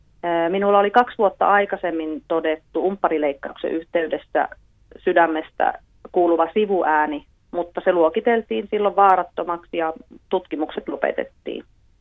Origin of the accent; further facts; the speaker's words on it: Mikkeli, South Savo, Finland; Minä olen mikkeliläinen 51-vuotias nainen